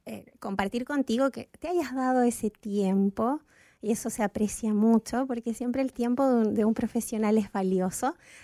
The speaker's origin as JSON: {"language": "Spanish", "country": "Chile", "tie": "born or raised there", "also_born_or_lived": "Argentina", "said": "Chile es mi patria también. Nací en Argentina, pero me crié en Chile, María Belén. Y mi familia es chilena. Y entonces me considero, yo creo, más chilena que argentina."}